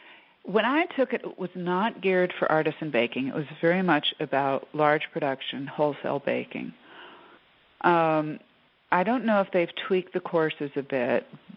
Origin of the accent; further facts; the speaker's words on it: Milwaukee, Wisconsin, United States; Probably because I'm from Milwaukee, and you could buy really good bread there.